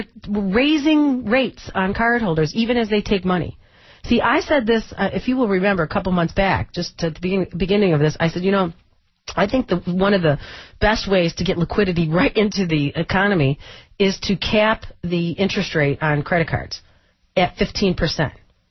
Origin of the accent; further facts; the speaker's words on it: Detroit, Michigan, United States; And I am live from Detroit, hometown Detroit, on their very important day here